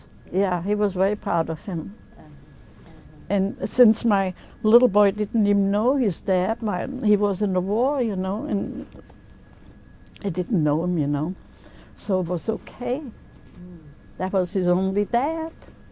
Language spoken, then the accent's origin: English; Austria; first language German; English is a second language; 58 years old. So he wouldn't let me talk German. I talk German, though I'm from Austria, they talk German.